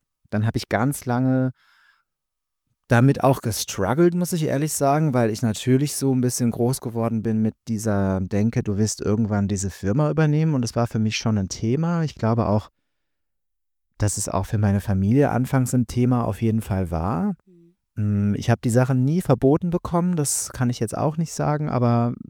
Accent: Hesse, Germany; Limburg ist nicht ganz meine Heimatstadt, weil ich aus einem wirklich kleinen Dorf so da aus der Nähe komme, zwischen Hessen und Rheinland-Pfalz.

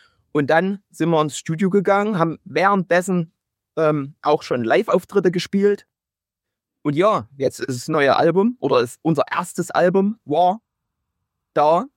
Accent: Chemnitz, Saxony, Germany; Wir kommen aus Chemnitz, wo du auch herkommst, anscheinend.

